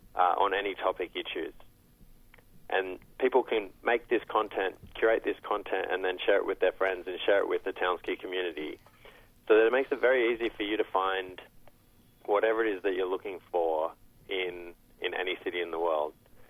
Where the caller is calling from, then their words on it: Sydney, New South Wales, Australia; I'm in Sydney today, and that's where we're based, where the Townsky office is.